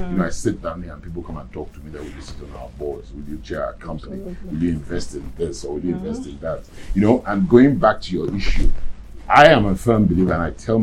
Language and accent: English; Ibadan, Oyo, Nigeria; I grew up in Ibadan. I was in Ibadan yesterday